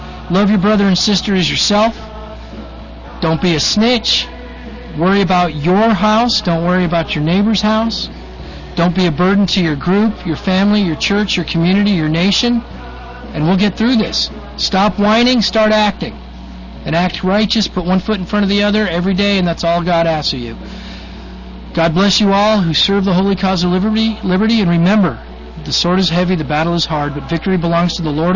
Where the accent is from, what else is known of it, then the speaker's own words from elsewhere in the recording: South Africa; Well, those of us that seek it out, because I'm South African.